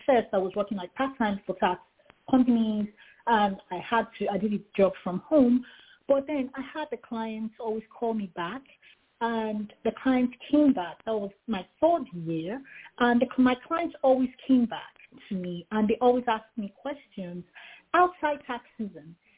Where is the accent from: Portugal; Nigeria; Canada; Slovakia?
Nigeria; now in Orlando, United States; I'm originally from Nigeria. I moved here in the beginning of 2017. I've been in the U.S. for a little over 6 years. I moved to Kansas where it was nice and calm. Currently in Orlando